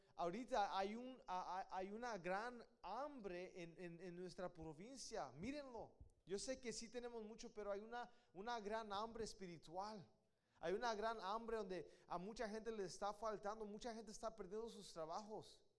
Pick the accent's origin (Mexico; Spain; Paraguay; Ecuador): Mexico; Guadalajara, Jalisco; A mí me gusta decir apá. Somos de Guadalajara.